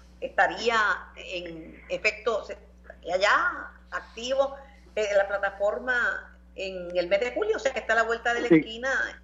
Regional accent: Mayagüez, Puerto Rico; nacido en mi pueblo natal, en Mayagüez

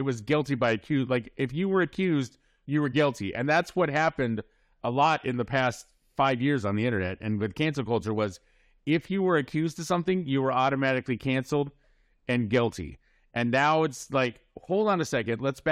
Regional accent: Midwest, United States; You know, I'm from the Midwest or whatever.

